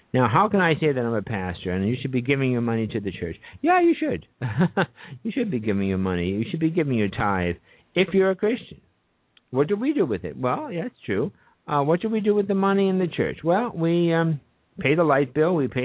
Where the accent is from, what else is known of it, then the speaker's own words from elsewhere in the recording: New York, United States; I'm a New Yorker myself